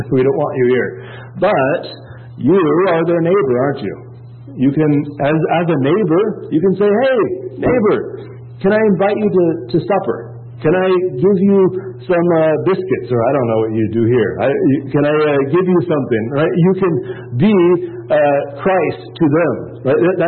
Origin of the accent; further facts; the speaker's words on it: Oregon, United States; I'm a West Coaster. I'm from Oregon, right?